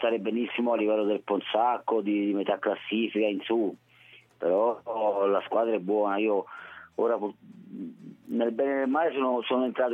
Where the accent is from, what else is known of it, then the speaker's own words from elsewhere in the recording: Naples, Campania, Italy; sono napoletano, quindi pensate voi come sono messo io.